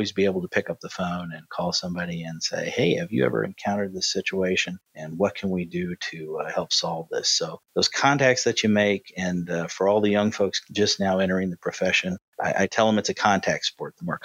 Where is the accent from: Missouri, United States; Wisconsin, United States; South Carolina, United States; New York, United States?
Missouri, United States; Montgomery City; town called Montgomery City, which oddly enough was my home, or not oddly enough, luckily enough was my hometown. I was actually able to go back to the place I grew up and do economic development.